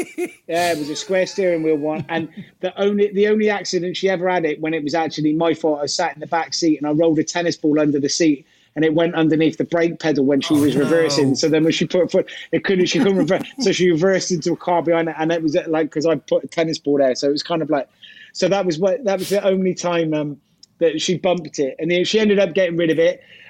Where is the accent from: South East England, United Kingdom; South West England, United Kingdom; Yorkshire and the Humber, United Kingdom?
South West England, United Kingdom; Gloucester; I grew up in Gloucester, but my dad was from southeast London, heading out towards Beckenham in Kent, that kind of area. That's where him and his family were from.